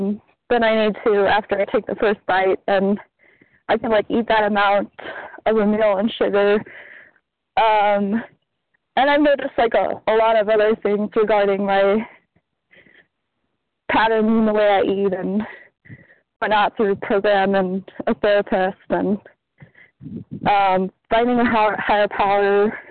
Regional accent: Georgia, United States; I'm from Georgia.

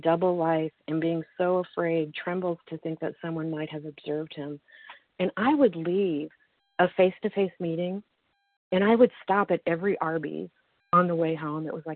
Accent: Missouri, United States; from Missouri, a recovered overeater.

